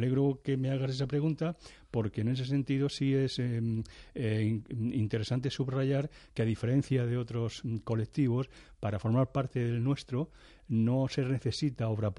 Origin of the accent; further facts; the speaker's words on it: Cartagena, Region of Murcia, Spain; pues yo soy cartagenero, soy de aquí